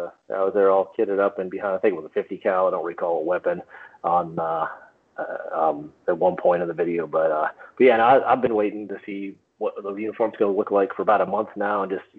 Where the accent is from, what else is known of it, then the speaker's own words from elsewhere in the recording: Ohio, United States; You know, I grew up in Ohio. I played in high school.